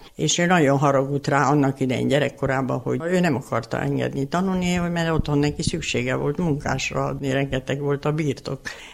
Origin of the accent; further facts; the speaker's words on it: Nagykadarcs, Hungary; also born or lived in Brașov, Romania; Én 1936. július 29-én Brassóba születtem. Én 5 éves koromig Brassóba éltem. És 5 éves voltam, amikor a szüleim hazaköltöztek Nagykadácsba. A gyökereim Nagy Kadarcsi, a édesanyám is és édesapám is onnan származik.